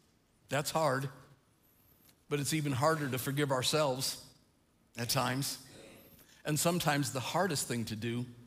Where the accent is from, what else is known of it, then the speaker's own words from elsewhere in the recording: Princeton, Illinois, United States; Now, I grew up in the First Christian Church of Princeton, Illinois.